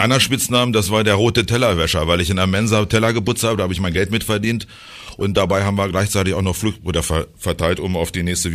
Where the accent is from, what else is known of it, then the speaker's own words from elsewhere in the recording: Lower Saxony, Germany; Ja, ich komme aus dem Solling.